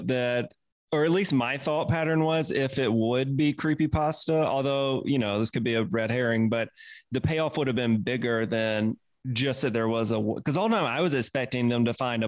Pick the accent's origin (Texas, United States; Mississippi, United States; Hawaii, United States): Mississippi, United States; accent: Mississippi; yeah, that's my Mississippi accent.